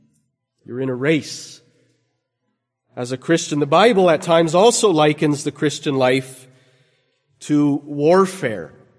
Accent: Canada; I'm from Canada. This is where my house is. This is where my wife lives. This is where my church, my family are. But I've been sojourning over in the United States as I complete my seminary

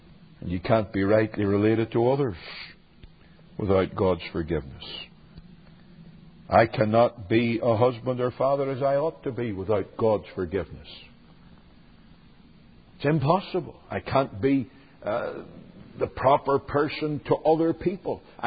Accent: Northern Ireland, United Kingdom; I come from Northern Ireland

